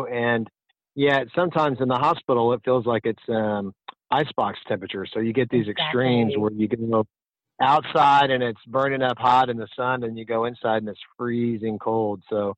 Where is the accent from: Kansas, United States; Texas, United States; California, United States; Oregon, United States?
Texas, United States; Houston; And I remember growing up in Houston, the big day when we got ceiling fans installed in our house